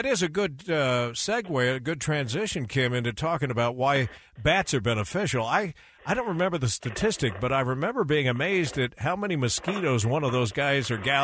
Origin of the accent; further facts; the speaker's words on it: Pocatello, Idaho, United States; But I remember growing up in Pocatello.